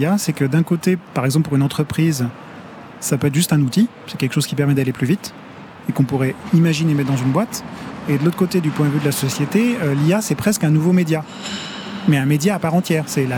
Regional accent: France

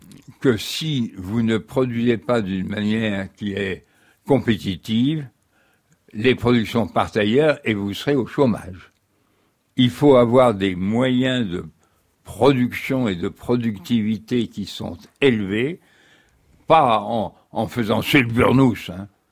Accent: Paris, Île-de-France, France; Quand j'étais gamin, je vivais dans Paris occupé

